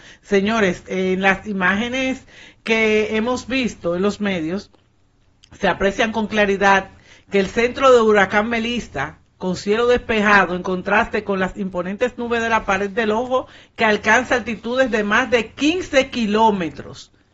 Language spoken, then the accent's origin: Spanish; Dominican Republic; Nosotros como dominicanos, hoy recibimos de verdad que una oportunidad más para decirle a Dios gracias.